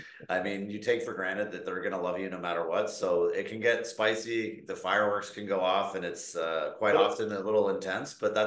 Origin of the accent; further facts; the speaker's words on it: Montreal, Quebec, Canada; we grew up in Montreal and spent a lot of time in Quebec City